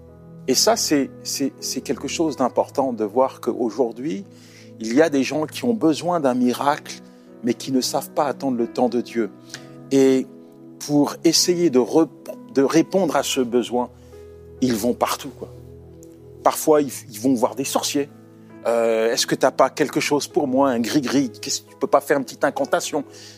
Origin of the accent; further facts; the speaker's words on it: Côte d’Ivoire; Et d'ailleurs, quand j'étais petit en Côte d'Ivoire, au village